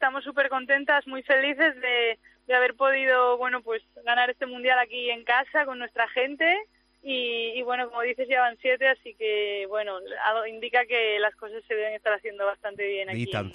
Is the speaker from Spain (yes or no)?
yes; Asturias, Spain; yo en particular siendo asturiana